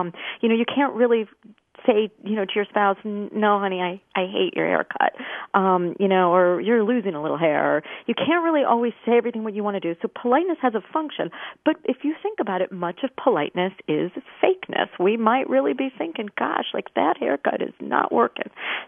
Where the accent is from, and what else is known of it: Midwest, United States